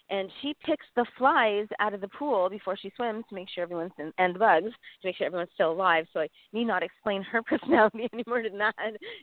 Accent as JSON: {"language": "English", "country": "Canada", "lives_now": "Key Biscayne, United States", "said": "I tell everybody from home, I'm Canadian"}